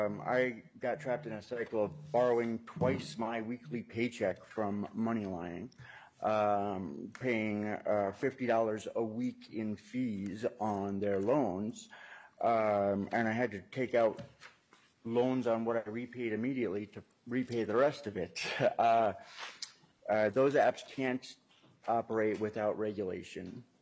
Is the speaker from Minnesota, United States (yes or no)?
yes; Minnesota, United States; I'm a Minnesotan who takes pride in providing for myself and my family